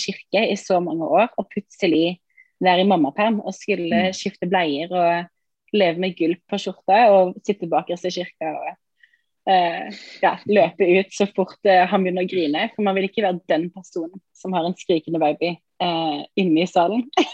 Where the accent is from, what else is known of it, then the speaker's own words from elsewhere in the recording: Sauda, Rogaland, Norway; Jeg er egentlig fra Sauda.